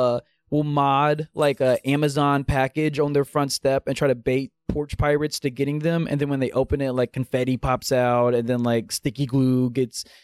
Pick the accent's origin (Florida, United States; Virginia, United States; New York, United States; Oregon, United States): Florida, United States; Tallahassee; I'm from fucking Tallahassee.